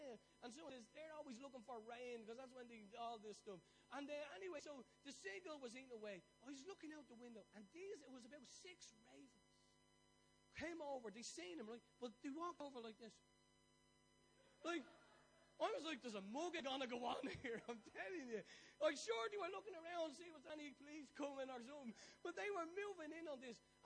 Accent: Ireland; So anyway, being Irish and nosy, I'm like, why?

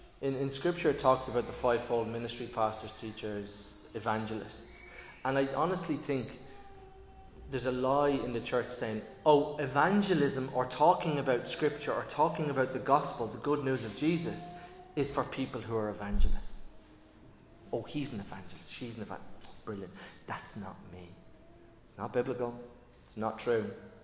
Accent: Philadelphia, Pennsylvania, United States; I'm from Philadelphia.

